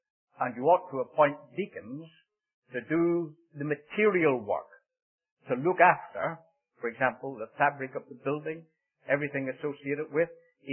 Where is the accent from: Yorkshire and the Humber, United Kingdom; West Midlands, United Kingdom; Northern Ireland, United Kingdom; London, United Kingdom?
Northern Ireland, United Kingdom; For I was brought up in Northern Ireland.